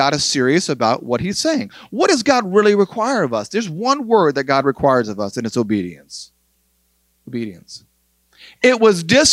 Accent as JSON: {"language": "English", "region": "New York", "country": "United States", "said": "The guy was from Philadelphia and I was from New York"}